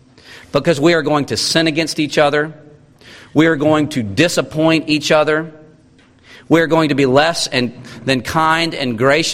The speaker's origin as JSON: {"language": "English", "region": "North Carolina", "country": "United States", "said": "I'm from North Carolina, I don't know all my Texas geography."}